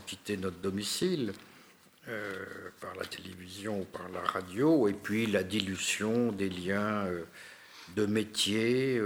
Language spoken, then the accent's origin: French; Paris, Île-de-France, France; born there; parce que je suis né à Paris, dans un quartier bourgeois, sans grande tradition, sans grande particularité.